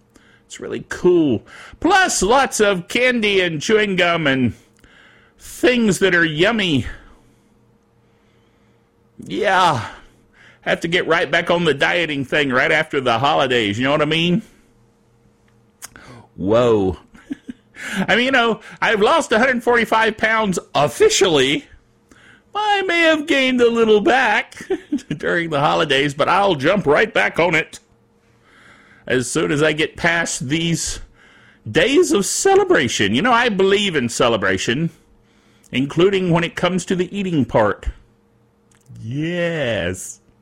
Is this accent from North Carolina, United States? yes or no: yes; Thomasville, North Carolina, United States; Now, I'm not from Ireland. I'm actually from Thomasville, North Carolina.